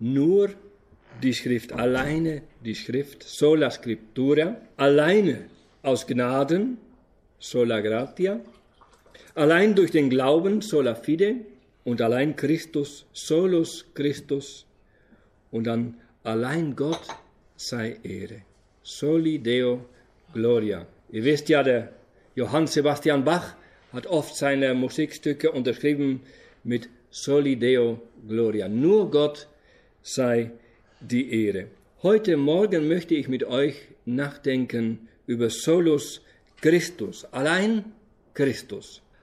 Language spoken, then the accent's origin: German; Friesland, Netherlands; German is a second language; also born or lived in northeast Netherlands; ich komme aus Holland. Bin im Osten, Nordosten geboren und nachher in Friesland aufgewachsen. Nicht in Ostfriesland, sondern im richtigen Friesland.